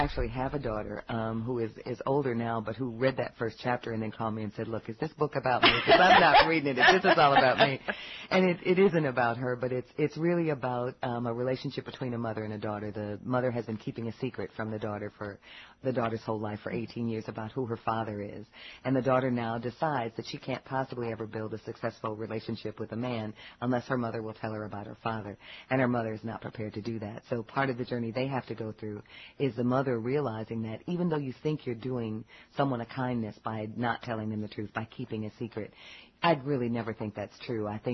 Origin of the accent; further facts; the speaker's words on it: Detroit, Michigan, United States; also born or lived in Washington, D.C.; now in Atlanta, United States; That really runs through all my work because I grew up in Detroit. I moved to D.C. I went to school at Howard, and now I live in Southwest Atlanta.